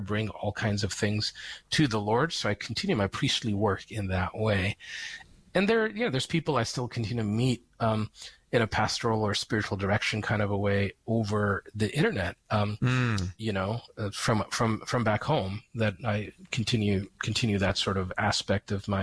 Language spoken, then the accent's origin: English; United States; now in Rome, Italy; And as an American, it tests my patience.